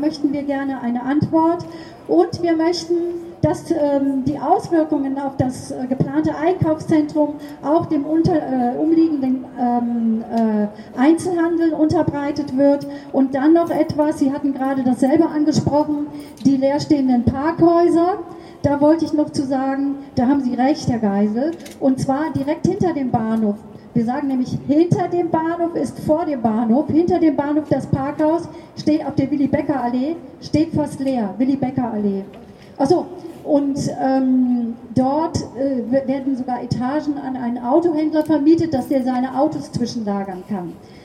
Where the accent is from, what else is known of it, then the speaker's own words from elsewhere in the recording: North Rhine-Westphalia, Germany; ich bin groß geworden im Sauerland auf einem großen Hof.